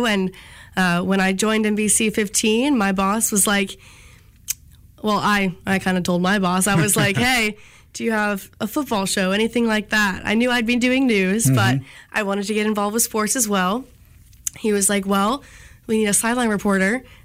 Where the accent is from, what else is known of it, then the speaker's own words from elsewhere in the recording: Raleigh, North Carolina, United States; I am from Raleigh, North Carolina.